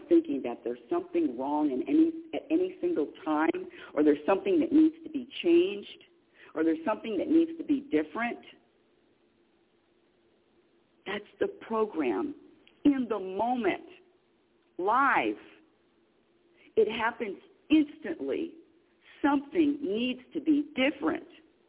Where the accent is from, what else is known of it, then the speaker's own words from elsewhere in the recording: California, United States; And, you know, I'm from California.